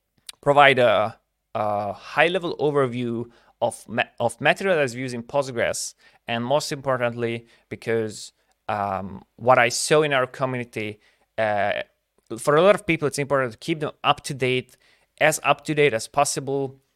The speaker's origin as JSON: {"language": "English", "country": "Hungary", "second_language": "English", "said": "I'm from Hungary, and I'm very happy to be able to present"}